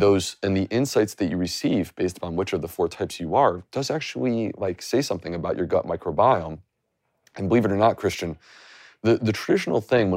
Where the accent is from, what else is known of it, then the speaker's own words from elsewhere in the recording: United States; I grew up like 90 minutes from the border